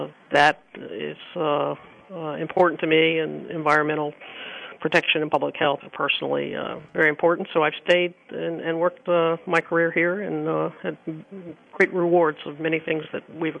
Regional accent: Washington, District of Columbia, United States; now in Maryland, United States; I'm local from Washington, D.C., now a Maryland resident.

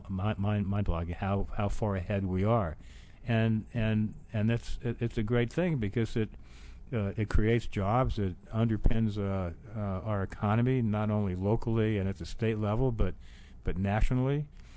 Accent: New York, United States; I grew up in Manhattan on the Lower East Side, didn't have much growing up.

